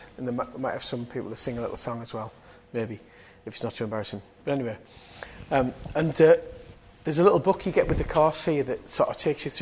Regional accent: Billingham, North East England, United Kingdom; also born or lived in Middlesbrough; I became a Christian when I was 17, 18. And I was brought up in Teesside, in Billingham, and then over here in Middlesbrough. Brought up Catholics, actually.

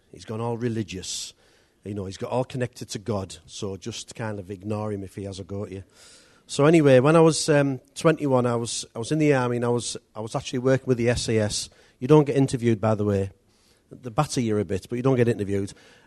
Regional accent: Middlesbrough, North East England, United Kingdom; I was brought up in Middlesbrough, brought up in an ordinary home. We never went to church or anything like that.

